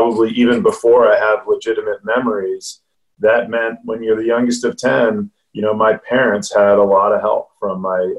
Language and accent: English; Philadelphia, Pennsylvania, United States; So, but I grew up in Philadelphia, as you know, James, and you know, rowing's relatively popular sport.